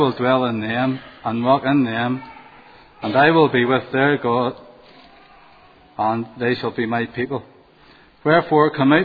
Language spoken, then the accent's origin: English; Portavogie, Northern Ireland, United Kingdom; I was brought up and reared in the wee fishing village down the Irish Peninsula, Port of Ogie. And I was sent faithfully Sunday by Sunday to Glastory Presbyterian Church.